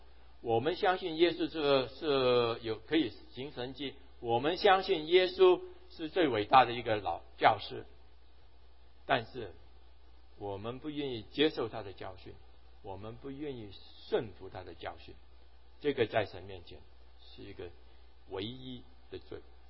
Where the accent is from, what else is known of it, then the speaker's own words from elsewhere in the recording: Hong Kong; 另外哈，我在香港大的哈，香港大的其实学很多古文